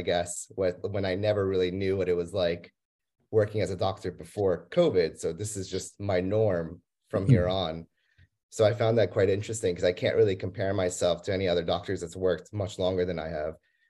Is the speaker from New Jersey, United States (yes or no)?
yes; New Jersey, United States; I'm born and raised in New Jersey.